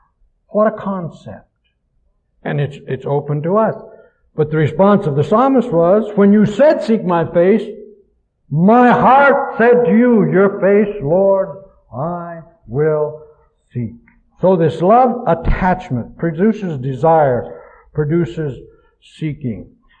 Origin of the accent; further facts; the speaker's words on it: Kansas, United States; I grew up in Kansas, and I know what thirsty land looks like.